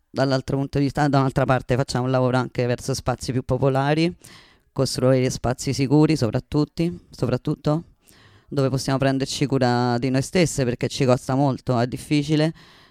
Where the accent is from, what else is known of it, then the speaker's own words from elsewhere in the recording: Mendoza, Argentina; Italian is a second language; sono di Mendoza, Argentina